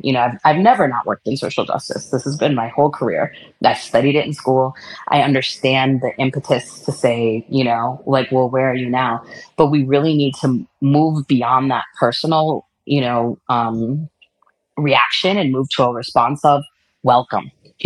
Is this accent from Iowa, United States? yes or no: no; Milwaukee, Wisconsin, United States; it's like I'm from Milwaukee and from the city, you know, people there play a lot of basketball.